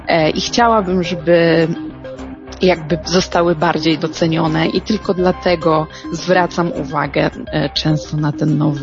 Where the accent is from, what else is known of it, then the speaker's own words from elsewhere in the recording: Gorzów Wielkopolski, Lubusz Voivodeship, Poland; sama pochodzę z zachodniej części Polski, z Gorzowa Wielkopolskiego.